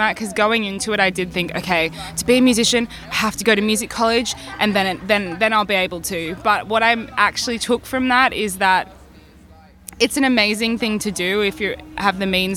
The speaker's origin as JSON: {"language": "English", "country": "Australia", "tie": "born or raised there", "said": "we get heat in Australia, obviously. Yeah. But I'm in, like, my hometown is like a coastal town"}